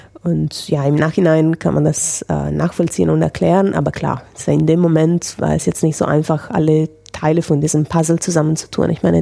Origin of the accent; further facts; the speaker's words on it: Italy; German is a second language; ich bin ja Italienerin